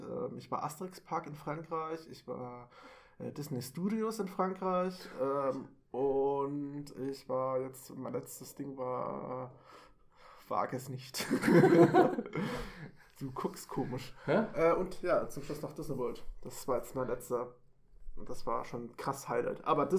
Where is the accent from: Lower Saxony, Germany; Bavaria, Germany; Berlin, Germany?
Bavaria, Germany; Munich; ich komme aus München.